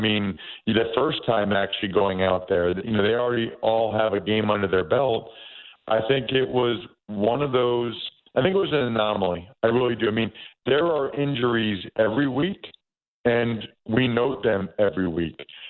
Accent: Wyomissing, Pennsylvania, United States; I'm from outside of Philadelphia. I'm from Wyomissing, Pennsylvania, which, by the way, is the hometown

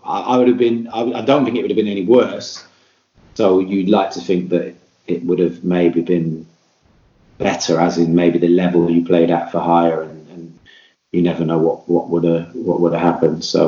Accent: Bristol, South West England, United Kingdom; I mean, I think growing up in Bristol, not being a great sort of kid

